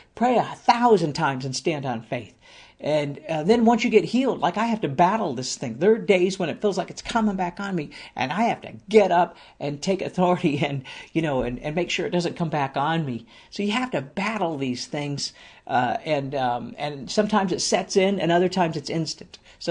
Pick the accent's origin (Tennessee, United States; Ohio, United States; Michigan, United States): Ohio, United States; Akron; Excited because we actually planted our first church in Kent, Ohio, and I grew up in Akron.